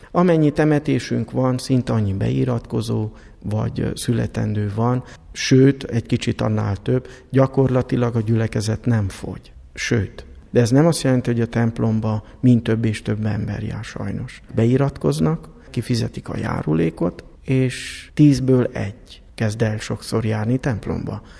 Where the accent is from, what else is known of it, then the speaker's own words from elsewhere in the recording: Apața, Brașov County, Romania; Brassó megyéből, Apácáról.